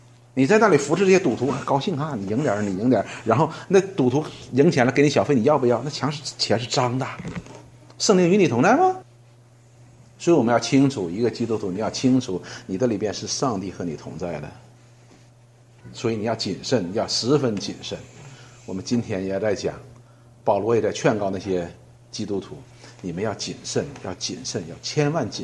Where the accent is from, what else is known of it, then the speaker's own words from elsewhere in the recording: China; 我们中国人有个概念叫什么